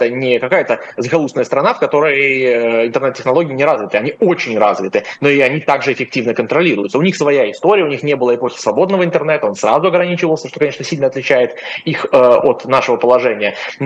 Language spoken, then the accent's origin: Russian; Russia; Я россиянин